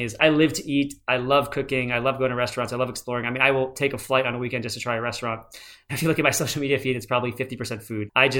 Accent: United States; born there; But I was born in America.

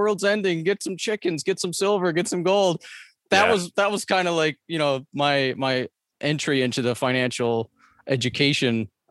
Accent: East Coast, Canada; I grew up on the East Coast of Canada in poverty. So we were on welfare, and I was living in government housing and stuff like that. I moved around like 20 times and went to like 8 different schools. And I was in the Mormon religion

